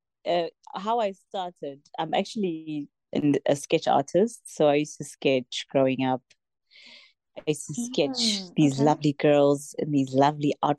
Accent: Pretoria, Gauteng, South Africa; now in Pietermaritzburg, South Africa; Sorry, I just had to say it very vendor. I am from Pretoria, South Africa, and I'm currently based in Pietermaritzburg in KwaZulu-Natal.

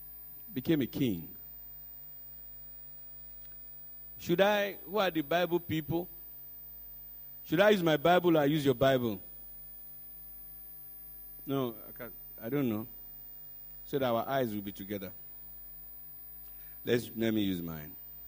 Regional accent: Nigeria; When, you know, I'm from the Yoruba extraction.

